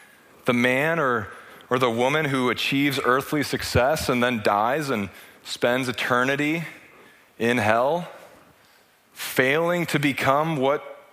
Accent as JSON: {"language": "English", "country": "United States", "said": "Because as an American, I think, you know, we're used to being on top."}